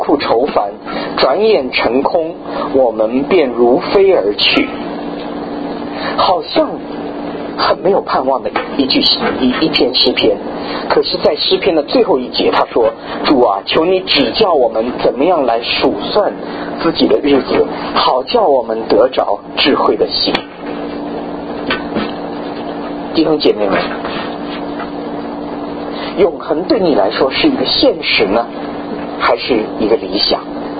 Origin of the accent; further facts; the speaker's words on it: China; 在我们中国人的文化里面，我们是很忌讳谈到死亡这件事的